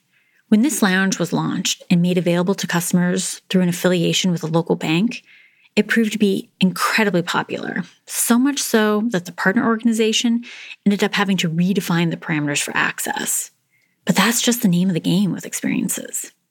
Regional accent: United States; now in South Africa; as an American, I actually much prefer the travel experience here in South Africa than the travel experience in America.

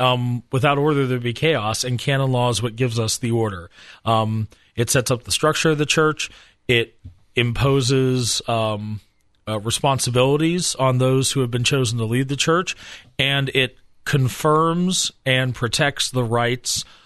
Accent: Pennsylvania, United States; I grew up in Pennsylvania, so I went to Gettysburg a lot, and I love canons.

